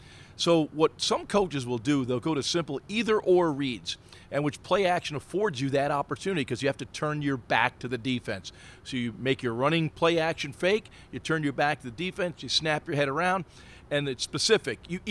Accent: Lackawanna, New York, United States; And I could think back to my formative years of growing up in Lackawanna and going out to Hamburg when the Buffalo Bills used to have their practice.

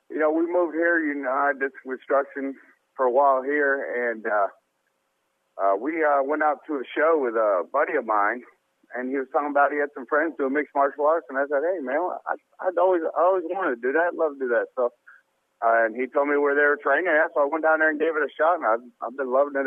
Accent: Niagara Falls, New York, United States; also born or lived in Tonawanda; We grew up in Niagara Falls, New York, through grade school and junior high. And then moved on to Tonawanda, city of Tonawanda there.

